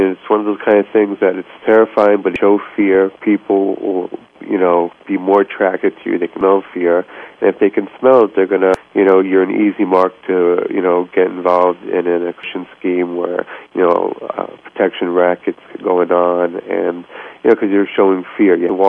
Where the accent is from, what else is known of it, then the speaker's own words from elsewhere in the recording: New York, United States; I was born in New York, lived here all my life, so.